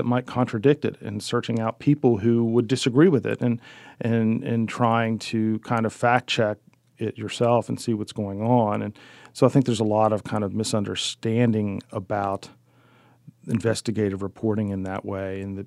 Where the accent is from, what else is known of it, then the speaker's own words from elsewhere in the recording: Keyser, West Virginia, United States; also born or lived in Piedmont; My family is from Piedmont in Mineral County, West Virginia. Like a lot of places, when I was a kid, the schools in Piedmont closed. So we moved to Keyser, and so I spent the rest of my youth in Keyser